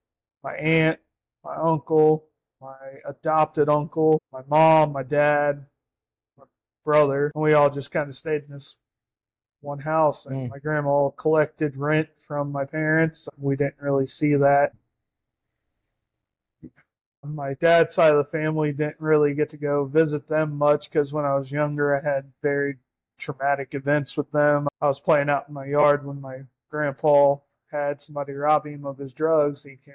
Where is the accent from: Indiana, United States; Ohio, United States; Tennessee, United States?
Ohio, United States; So I was born and raised in Ohio. Was very poor.